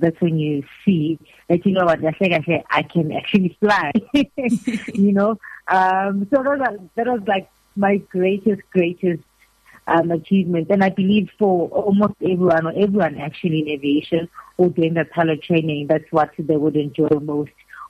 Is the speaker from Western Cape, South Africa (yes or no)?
no; Carletonville, Gauteng, South Africa; I am from Gauteng. I was born and raised in a small town. It's a mining area in Carletonville.